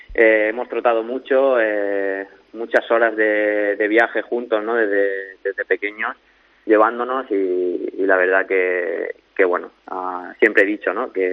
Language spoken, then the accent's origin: Spanish; Region of Murcia, Spain; Bueno, él sigue ahí, en Murcia, en mi pueblo.